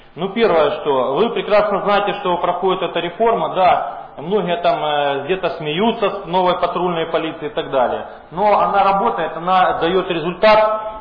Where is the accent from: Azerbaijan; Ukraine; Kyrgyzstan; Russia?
Ukraine; я украинец, в Одессе я прохожу службу с 99 года, у меня здесь родились дети, я здесь живу